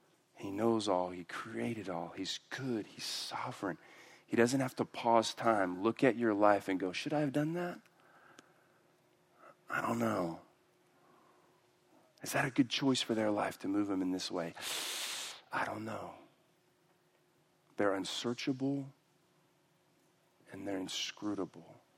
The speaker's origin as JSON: {"language": "English", "town": "Houston", "region": "Texas", "country": "United States", "said": "I'm from Houston, so."}